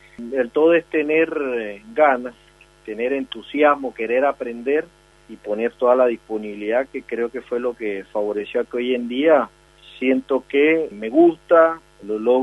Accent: Colombia; Si uno se basa mucho en mi país como tal, pues tenemos el flagelo del narcotráfico

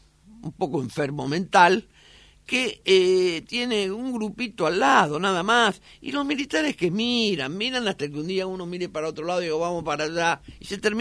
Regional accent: Argentina; Nunca vi el odio que hay hoy en la Argentina.

